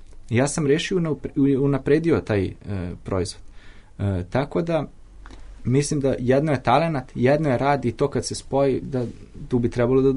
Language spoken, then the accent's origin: Serbian; Crepaja, Vojvodina, Serbia; Ja sam rodom iz Crepe, to je jedno selo i mi tamo imamo radionicu.